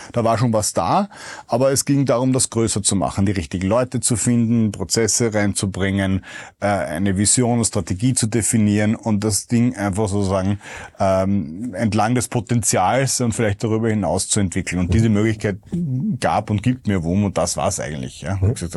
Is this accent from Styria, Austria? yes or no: no; Vienna, Austria; Ich war damals junger Papa, 2017, von einem damals 3-Jährigen und 1-Jährigen und als Wiener noch dazu